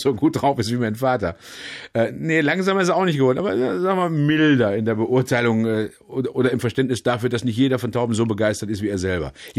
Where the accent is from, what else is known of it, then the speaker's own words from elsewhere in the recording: Gladbeck, North Rhine-Westphalia, Germany; born there; Geboren in Gladbeck.